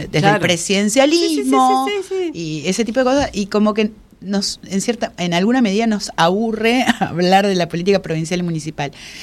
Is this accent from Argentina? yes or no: yes; Argentina; somos los argentinos, somos muy ansiosos